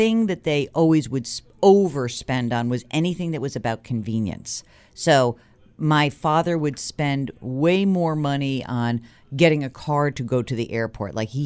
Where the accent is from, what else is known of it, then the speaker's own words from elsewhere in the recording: New York, United States; So my splurge always as a New Yorker is eating